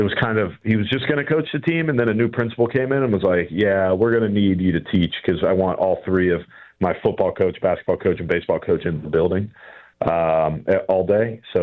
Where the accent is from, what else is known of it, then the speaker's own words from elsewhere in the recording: Virginia, United States; my wife thinks that I've never driven in the snow before because I'm from Virginia and she's from Ohio.